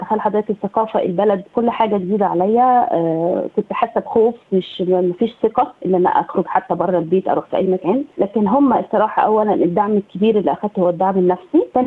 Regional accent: Egypt; أنا من مصر

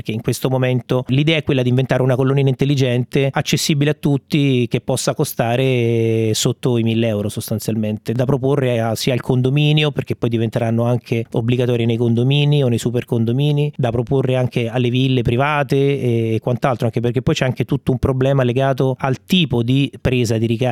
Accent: Rome, Lazio, Italy; io sono di Roma

